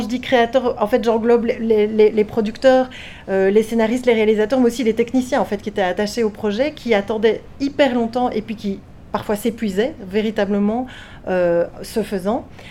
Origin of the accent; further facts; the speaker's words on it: Belgium; Il faut savoir que chez nous, en Belgique, on reçoit tout le monde en audition.